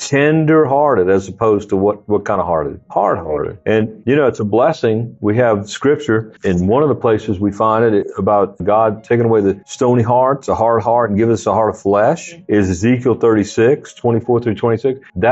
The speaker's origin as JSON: {"language": "English", "town": "New Orleans", "region": "Louisiana", "country": "United States", "tie": "born or raised there", "said": "I grew up in New Orleans, man. They had those all over the place. Okay, in our neighborhood."}